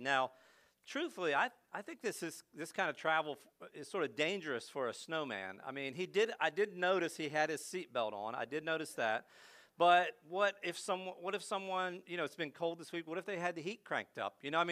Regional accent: East Coast, United States; I think it was the year my sister got married. We grew up on the East Coast.

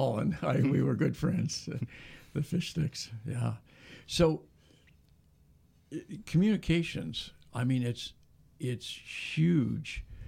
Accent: Davis, California, United States; I grew up in Davis, so I've been there since it was a small town

